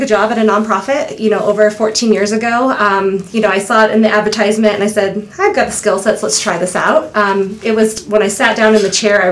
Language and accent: English; Montana, United States; I'm born and raised in Gallatin Valley. And, you know, I remember when there was one dirt road in to come into Bozeman.